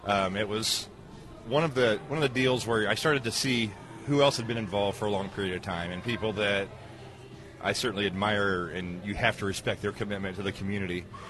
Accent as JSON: {"language": "English", "town": "Galesburg", "region": "Illinois", "country": "United States", "tie": "born or raised there", "said": "Well, I'm obviously born and raised in Galesburg."}